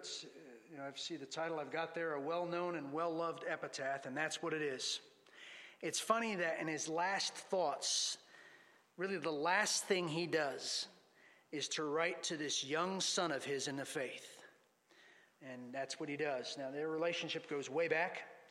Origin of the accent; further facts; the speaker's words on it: United States; I'm a particular fan of his, even though I'm an American.